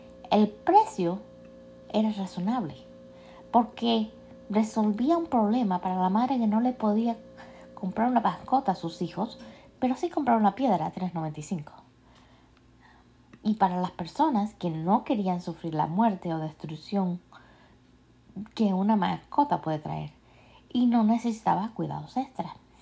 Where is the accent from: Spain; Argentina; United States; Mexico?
United States; de los Estados Unidos y estoy aquí para ayudarte y darte ideas de cómo empezar de la mejor manera la empresa de tus sueños